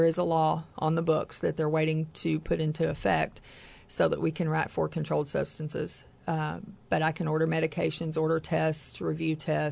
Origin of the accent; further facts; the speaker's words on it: East Prairie, Missouri, United States; I'm originally from the Boot Hill of Missouri, East Prairie.